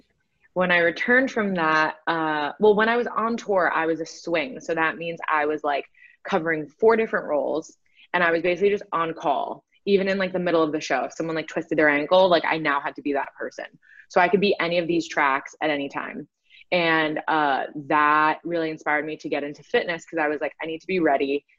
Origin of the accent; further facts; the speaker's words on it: New Jersey, United States; So I grew up in New Jersey. Both of my parents immigrated to the US when they were kids. My mom was born in Puerto Rico